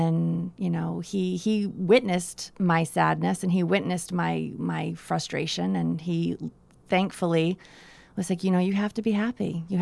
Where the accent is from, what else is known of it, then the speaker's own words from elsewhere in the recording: Dartmouth, Massachusetts, United States; And growing up in Dartmouth, I grew up on the water, you know, out of Paid Narum.